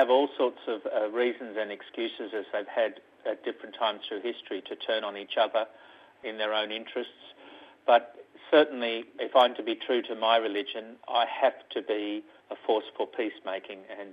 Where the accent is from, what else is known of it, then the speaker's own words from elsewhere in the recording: Lakemba, New South Wales, Australia; One is I grew up in Lakemba.